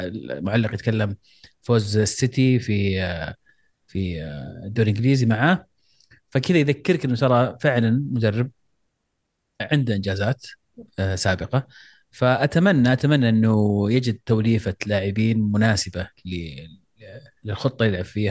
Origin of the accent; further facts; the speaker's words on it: Saudi Arabia; احنا كسعوديين طموحنا